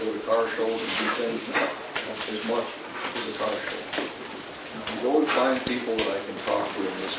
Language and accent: English; Edgewood, New Mexico, United States; I'm from Edgewood, New Mexico. Just outside of that.